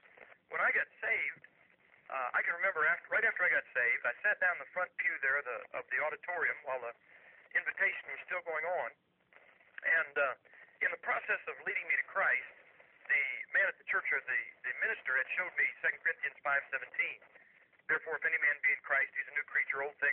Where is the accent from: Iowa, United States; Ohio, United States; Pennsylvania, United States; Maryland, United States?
Ohio, United States; Massillon; I'm originally from Massillon, Ohio. Massillon is what we consider the football capital of the world.